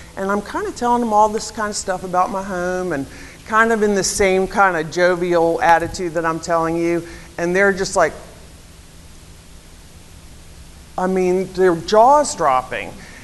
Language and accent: English; Virginia, United States; moved away as an adult; So, my background is, I'm originally from Virginia, transplanted to Atlanta for college. From a Jewish family, very traditional, 2 older brothers, we were all adopted.